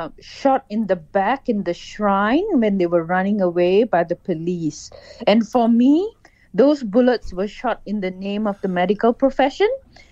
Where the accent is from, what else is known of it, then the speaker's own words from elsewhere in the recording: Malaysia; like I'm from Malaysia where I was chronically censored